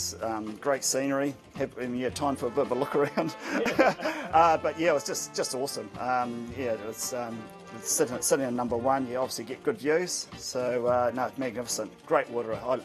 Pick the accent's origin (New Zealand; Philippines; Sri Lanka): New Zealand; Christchurch, Canterbury; I come from Christchurch, the Waitaha Club in Littleton Harbour.